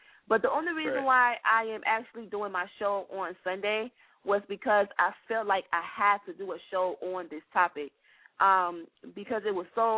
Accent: Stone Mountain, Georgia, United States; also born or lived in Liberia; Actually, I grew up in Stone Mountain, Georgia, but I was born in Liberia.

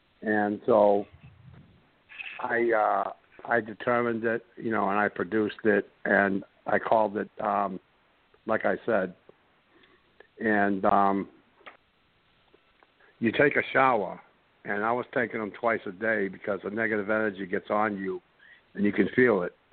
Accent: Tewksbury, Massachusetts, United States; now in San Antonio, United States; I'm from San Antonio, originally from Tewksbury, Massachusetts, is where I lived most of my life.

